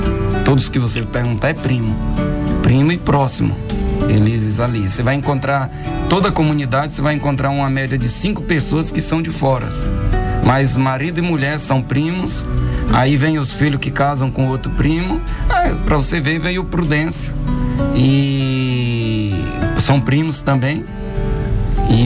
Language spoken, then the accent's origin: Portuguese; Bahia, Brazil; Eu teria que buscar a minha linhagem, porque eu sou natural do sul da Bahia.